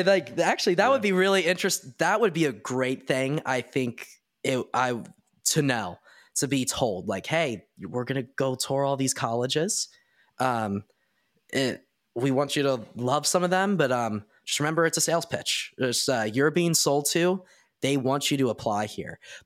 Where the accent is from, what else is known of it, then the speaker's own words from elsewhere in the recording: North Carolina, United States; like Chapel Hill, we're from North Carolina.